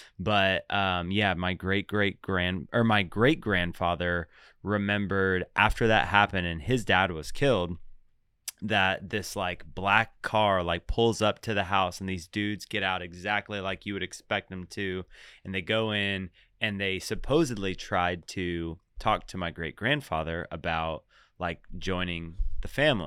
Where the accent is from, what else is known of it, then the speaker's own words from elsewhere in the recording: New York, United States; now in Texas, United States; That's where my whole family's from. We're all from New York. And so my dad grew up in Long Island. And the only reason I'm in Texas is because my dad made the jump to move here right when he graduated high school.